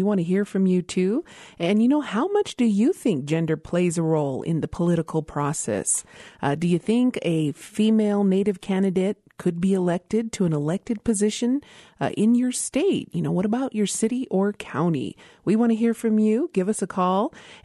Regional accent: Isleta Pueblo, New Mexico, United States; from Isleta Pueblo

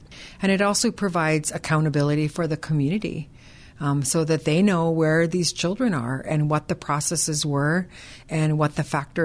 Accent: Aniak, Alaska, United States; also born or lived in Bethel; like I had growing up in Bethel and Aniak

